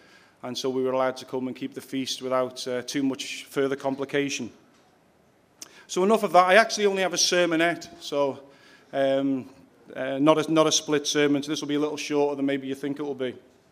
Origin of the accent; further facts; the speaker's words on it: Isle of Man; I'm from the Isle of Man, which, for those of you who don't know where the Isle of Man is, if from you go up the St. George's Channel on the coast of England into the Irish Sea, we lie in between England and Ireland.